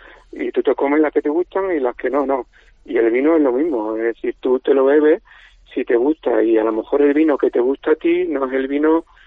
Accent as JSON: {"language": "Spanish", "town": "Málaga", "region": "Andalusia", "country": "Spain", "lives_now": "Valladolid, Spain", "said": "yo, aunque soy un malagueño, muy malagueño, vivo en Valladolid por motivo de amor."}